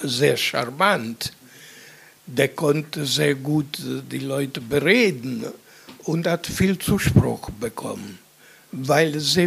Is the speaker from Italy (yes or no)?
yes; Italy; German is a second language; now in Germany; Ich bin Italiener. Ich wohne ich befinde mich in Deutschland seit über 60 Jahren.